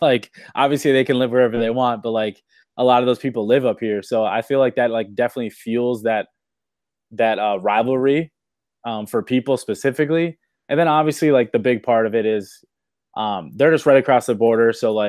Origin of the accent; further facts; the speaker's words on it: Duluth, Minnesota, United States; I'm from Duluth. I was right across the border from Superior, Wisconsin.